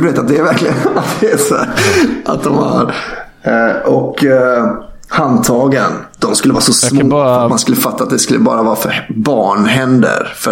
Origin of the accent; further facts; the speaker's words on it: Kungälv, Västra Götaland County, Sweden; de som bor kvar i Kungälv, alltså där jag är från.